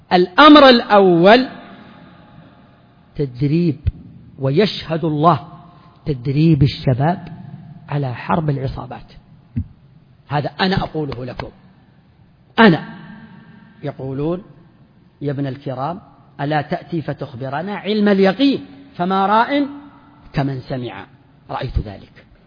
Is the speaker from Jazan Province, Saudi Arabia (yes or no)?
yes; Jazan Province, Saudi Arabia; عندنا في جازان مثل